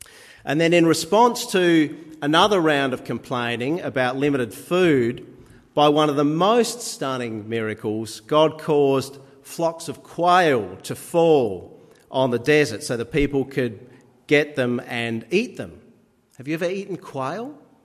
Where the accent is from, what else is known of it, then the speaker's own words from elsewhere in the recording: Minlaton, South Australia, Australia; I grew up at Minleton on York Peninsula, and we had a local character by the name of Jeff Cook.